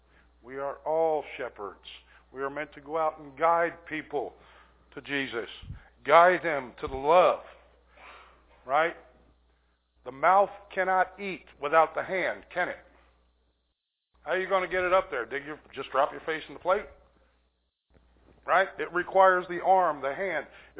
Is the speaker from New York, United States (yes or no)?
yes; New York City, New York, United States; but I was raised in New York City by a very popular Italian family.